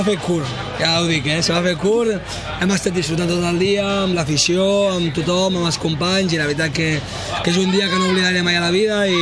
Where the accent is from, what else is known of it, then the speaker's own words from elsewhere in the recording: Girona, Catalonia, Spain; al final aquí som de Girona i la gent vota